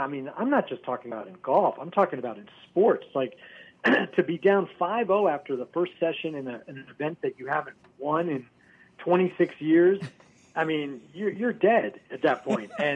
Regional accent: United States; So I hate to say it as an American, but I'm kind of pulling for the internationals here.

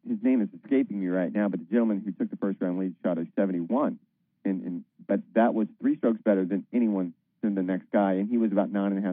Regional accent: Florida, United States; And again, I grew up in Florida, but I grew up on the coast surfing

